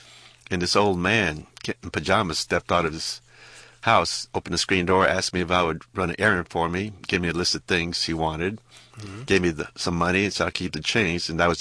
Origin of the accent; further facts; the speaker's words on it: San Antonio, Texas, United States; Well, when I was little, we had a house, four houses from the end of the block, but across the block was a black high school. Understand it was the only black high school in San Antonio